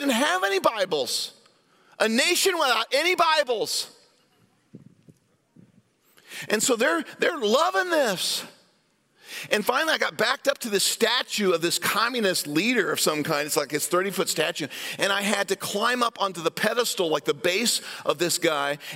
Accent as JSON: {"language": "English", "town": "Des Moines", "region": "Iowa", "country": "United States", "said": "Well, I'm a pastor from Des Moines, Iowa, you know, whatever."}